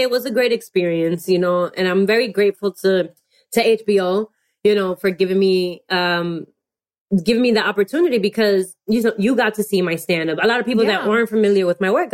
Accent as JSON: {"language": "English", "town": "New York City", "region": "New York", "country": "United States", "said": "I always been proud to be Dominican American, and being a New Yorker on top"}